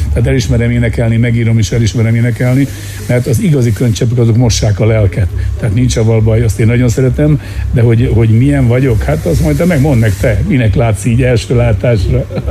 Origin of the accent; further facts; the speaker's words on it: Miskolc, Borsod-Abaúj-Zemplén, Hungary; ahol én Vasgyárba születtem, elég kemény világ volt, és abból az ember a maga módján persze hozza magával mindazt, amit a szülőhely jelent, megpróbáltunk kitörni.